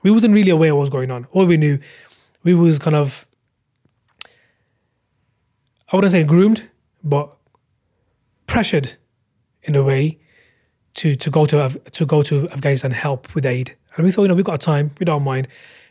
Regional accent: Bangladesh; So I've traveled to my home country, which is Bangladesh, three times prior to that.

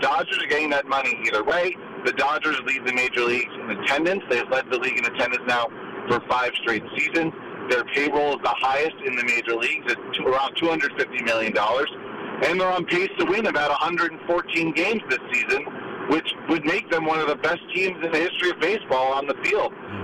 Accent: New York, United States; You know, I'm from New York, and we've had this happen with the Yankees.

